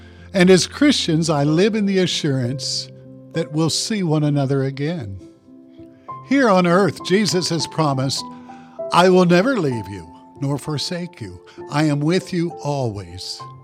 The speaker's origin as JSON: {"language": "English", "town": "Oak Ridge", "region": "Tennessee", "country": "United States", "tie": "born or raised there", "said": "I remember many years ago now when I was a very young boy growing up in Oak Ridge and walking to my elementary school, Woodland School."}